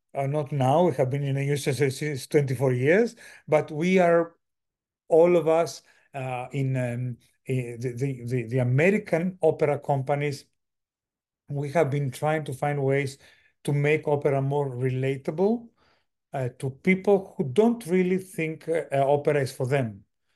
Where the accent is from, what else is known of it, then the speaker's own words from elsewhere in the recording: Greece; because I grew up in Greece, and in Greece we have the culture of learning a lot of languages. So when we get out of Greece, people can understand us.